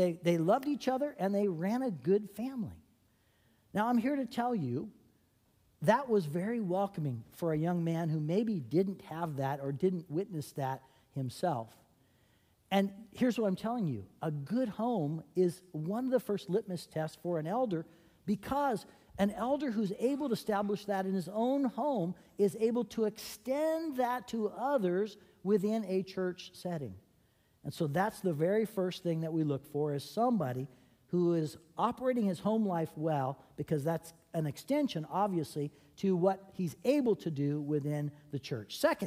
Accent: California, United States; I grew up in Northern California, and I grew up with two parents that loved me very much

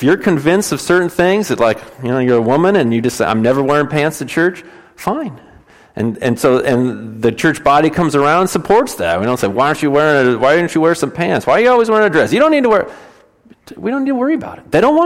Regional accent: United States; I'm an American. I do what I want because I feel like it, because I'm American, right?

